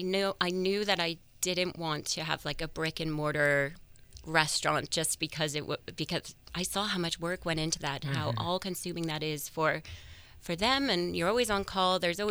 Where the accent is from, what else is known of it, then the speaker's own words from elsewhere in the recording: Santa Rosa, California, United States; I was born in Santa Rosa, California. So right here. I was born at Memorial Hospital. Grew up in Santa Rosa.